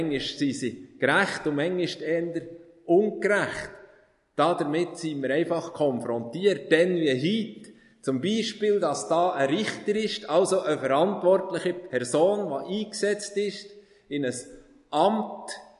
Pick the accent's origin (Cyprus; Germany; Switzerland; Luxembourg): Switzerland; Iseltwald, Bern; Gut, ihr, die von Iseltwald kommt, meinem Heimatort, jetzt, wo mein Schatten ist, will man über den See schwimmen, auf die Sonnenseite.